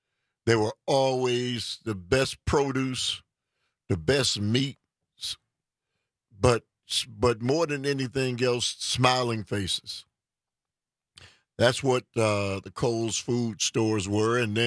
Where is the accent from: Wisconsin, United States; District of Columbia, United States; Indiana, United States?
Wisconsin, United States; Milwaukee; As a young man growing up, young boy growing up in Milwaukee, all over the city, there were Cole's food markets.